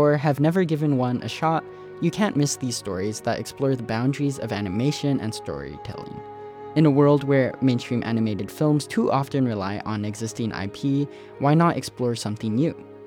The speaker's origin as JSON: {"language": "English", "region": "California", "country": "United States", "tie": "born or raised there", "said": "Growing up in the Bay Area of California, I was lucky to have a strong Asian American community in my hometown and school."}